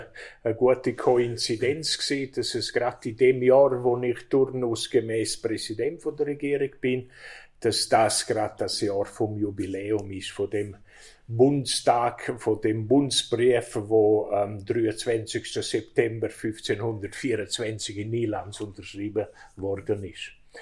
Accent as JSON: {"language": "German", "town": "Samedan", "region": "Graubünden", "country": "Switzerland", "tie": "born or raised there", "said": "Ich bin in Samedan geboren. Meine Eltern haben hier gewohnt. Ich bin das vierte Kind gewesen."}